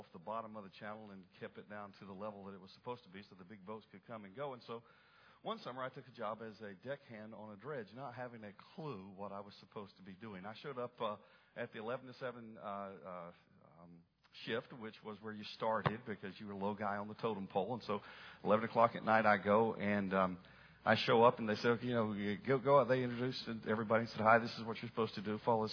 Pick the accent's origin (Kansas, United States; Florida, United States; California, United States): Florida, United States; Even though I grew up in Florida, I was more on the beach side than I was on the boat side.